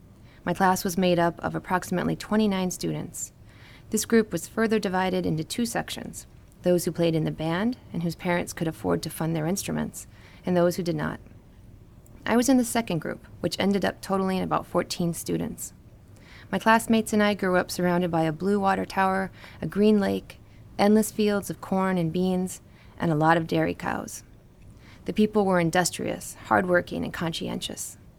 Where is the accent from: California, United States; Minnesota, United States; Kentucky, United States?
Minnesota, United States; Cottonwood; on a reunion visit to my hometown of Cottonwood, Minnesota, I was surprised to find the old K-12 school had been demolished.